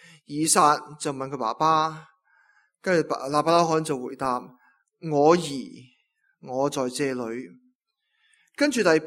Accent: China; 我是中国人有啲咁嘅印象

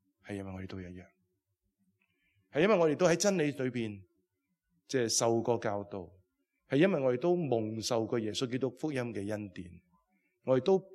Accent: Southern District, Hong Kong; 我都在南区长大，我都在屋村长大

